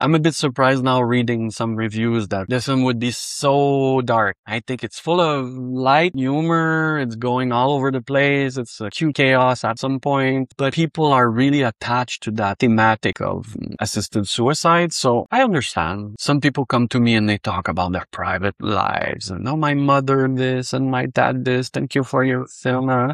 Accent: Quebec, Canada; I come from Quebec is a place where everything is so well written all the time, and the rules are so strict, and you need to respect the budget.

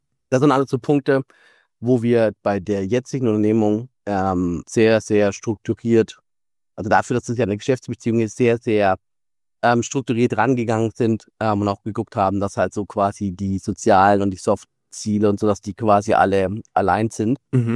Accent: Bavaria, Germany; ich komme ja aus Franken.

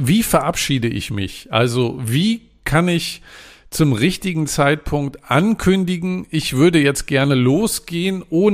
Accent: Rostock, Mecklenburg-Vorpommern, Germany; Wenn ich in meiner Heimat Rostock bin, ist das ähnlich

